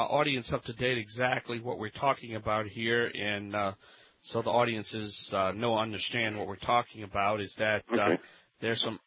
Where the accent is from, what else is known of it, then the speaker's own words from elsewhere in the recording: New Orleans, Louisiana, United States; I will be attending the annual weatherization conference in my hometown of New Orleans next week.